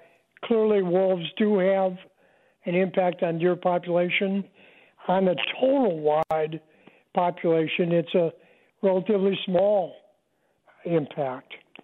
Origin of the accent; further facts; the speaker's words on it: New Holstein, Wisconsin, United States; I think by the history of where I grew up in New Holstein and Kahneman County, when the settlers got there, there were wolves